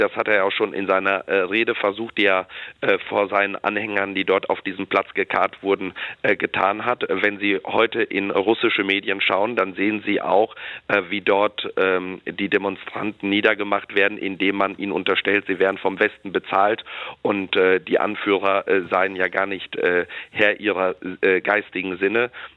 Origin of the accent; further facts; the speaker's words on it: Poland; born there; moved away; in Polen, meinem Geburtsland, was eine besondere Rolle in dieser Region spielt.